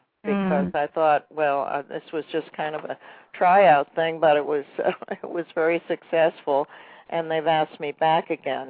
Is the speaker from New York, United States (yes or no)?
yes; Brooklyn, New York, United States; born there; And she was also from Brooklyn. I was born in Brooklyn.